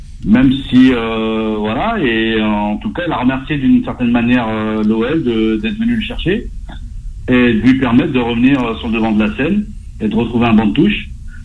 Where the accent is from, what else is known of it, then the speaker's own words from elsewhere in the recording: Lyon, Auvergne-Rhône-Alpes, France; En tant que Lyonnais, ça m'a un petit peu blessé, mine de rien.